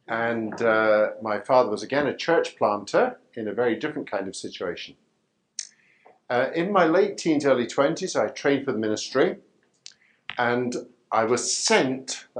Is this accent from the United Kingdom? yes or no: yes; Scotland, United Kingdom; also born or lived in India; When I was still quite young, we returned to the United Kingdom, and my father was a church planter in Scotland. That's where I was brought up.